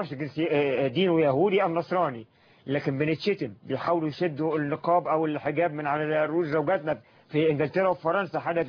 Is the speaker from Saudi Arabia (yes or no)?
no; Egypt; قلت انا مصري، انا ايجيبشن.